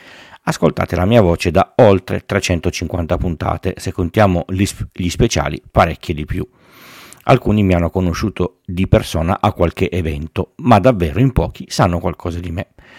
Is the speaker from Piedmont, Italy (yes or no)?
yes; Turin, Piedmont, Italy; Sono nato a Torino e ho vissuto sempre a Torino. Non per una scelta precisa, esclusi i primi 2 anni di vita, pur cambiando 4 case da quando ho lasciato quella dei miei genitori, mi sono sempre spostato in un raggio di 3 km al massimo.